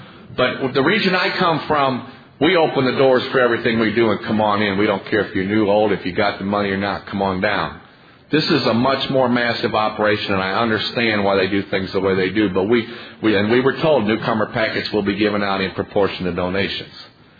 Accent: St. Louis, Missouri, United States; I'm from St. Louis, Missouri, and the world came to our house for the party back in 1996.

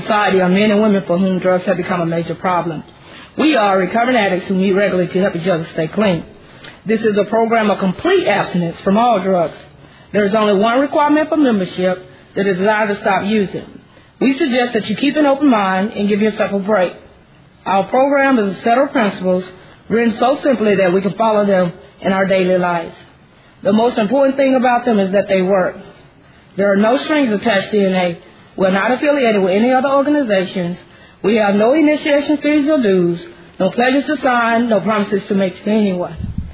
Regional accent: Atlanta, Georgia, United States; I'm here from Atlanta, Georgia.

